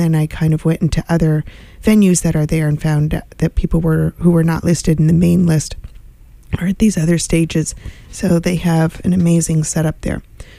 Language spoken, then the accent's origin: English; California, United States; So it was really part of my memories of growing up in California.